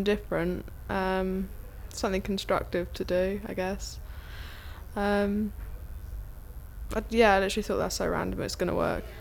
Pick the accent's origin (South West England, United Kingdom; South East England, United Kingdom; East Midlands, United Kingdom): South East England, United Kingdom; Godstone; I'm 17, 29th of April. And I'm from Godston